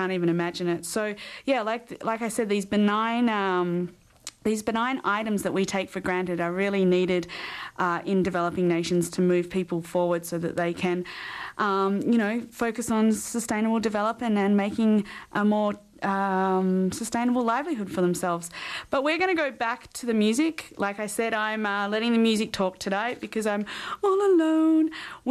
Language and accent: English; Perth, Western Australia, Australia; now in Vancouver, Canada; They're from Perth, Western Australia, my hometown